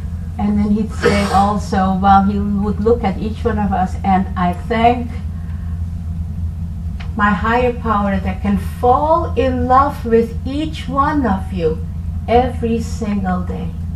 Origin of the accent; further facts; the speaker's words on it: Indonesia; born there; English is a second language; I was born in Indonesia. I'm actually a little old lady. I was born in 1941.